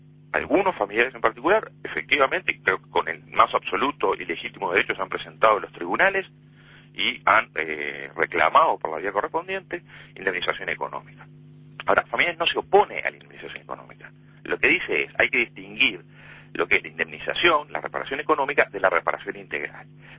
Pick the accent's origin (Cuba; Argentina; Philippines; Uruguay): Uruguay; como todo uruguayo